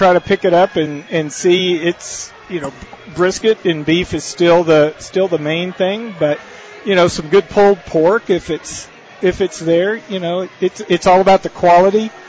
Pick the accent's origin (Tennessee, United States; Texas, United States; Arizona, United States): Texas, United States; I'm a Texan.